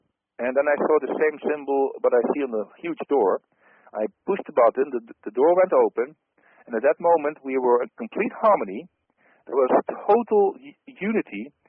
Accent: Netherlands; first language Dutch; English is a second language; So for new people listening to me, I'm from the Netherlands, so sometimes I have difficulties with certain English words that I have to, you know, to translate from Dutch to English.

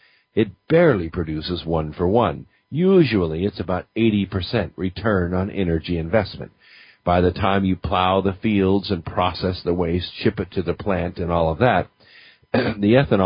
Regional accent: Huntington Beach, California, United States; I grew up in Huntington Beach.

